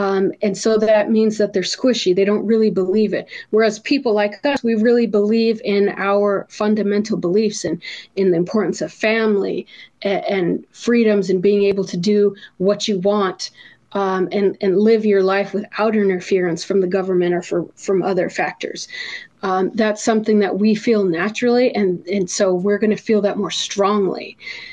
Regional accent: Tucson, Arizona, United States; I'm from Tucson, so Arizona. And so that was big where I grew up. You know, yeah. I grew up in like a Mexican neighborhood.

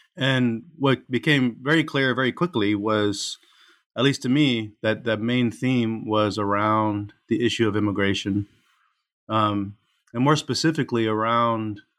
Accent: Houston, Texas, United States; which is kind of my experience growing up in Houston.

